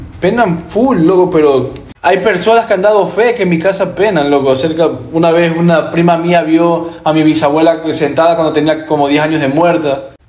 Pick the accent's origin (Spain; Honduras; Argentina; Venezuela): Venezuela; Yo soy venezolano que está en mi